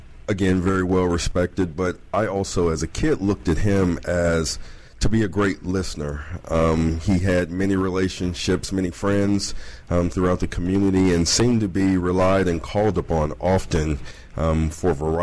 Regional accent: DeRidder, Louisiana, United States; I'm originally from a small town, DeRidder, Louisiana.

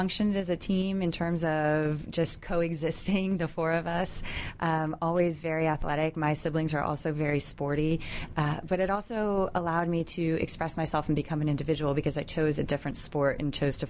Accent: McLean, Virginia, United States; I'm from McLean, Virginia.

